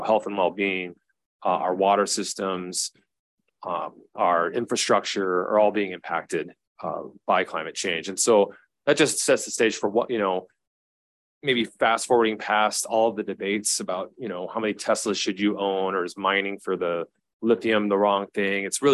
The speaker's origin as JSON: {"language": "English", "town": "Houston", "region": "Texas", "country": "United States", "tie": "born or raised there", "said": "I grew up in Houston, Texas, right? I don't like going back to visit in the summer, but people live there year-round."}